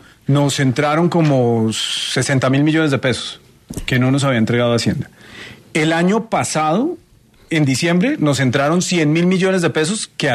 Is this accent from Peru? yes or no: no; Bogotá, Colombia; Yo soy de Bogotá.